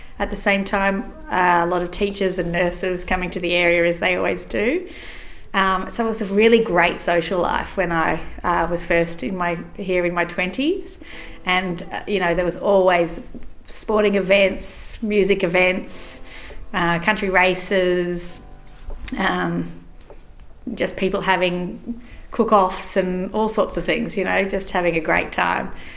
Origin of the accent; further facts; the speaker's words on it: Armidale, New South Wales, Australia; also born or lived in Sydney, Australia; I was born in Sydney, but moved to Armidale in New South Wales, a regional town, much bigger than Quamboan, but still a regional town. And I went to primary school there at a small school